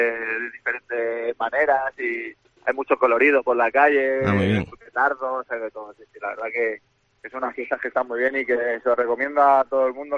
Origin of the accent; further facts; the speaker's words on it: Petrer, Valencian Community, Spain; ahora estoy no estoy de Alicante, estoy de Ella Petrer, que es un pueblo que está cerca de Alicante